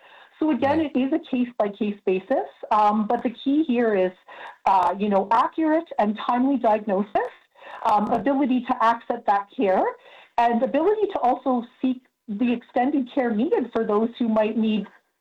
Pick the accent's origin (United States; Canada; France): Canada; and I'm Canadian, okay, we use many different terms.